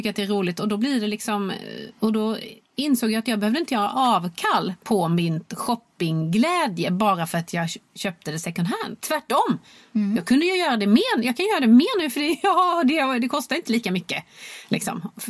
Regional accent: Ängelholm, Skåne, Sweden; där jag är uppvuxen i Skåne, i Ängelholmstrakten.

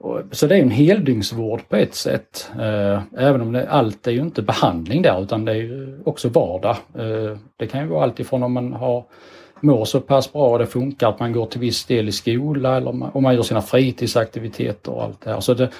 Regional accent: Skåne, Sweden; accent: Skåne; Vi ligger, som kanske min dialekt avsåg, vi ligger i Skåne på östkusten.

